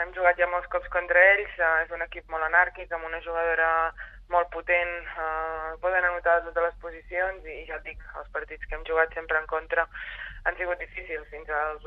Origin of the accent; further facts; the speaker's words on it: Girona, Catalonia, Spain; Soc gironina